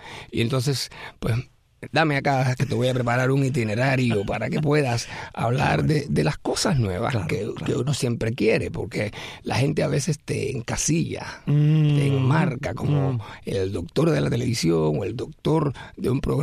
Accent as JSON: {"language": "Spanish", "country": "Cuba", "moved": "as an adult", "lives_now": "United States", "said": "como cubano de esta generación, porque yo nací en año 66, y llegué a Estados Unidos en el año 91, aunque ya tengo más años en Estados Unidos"}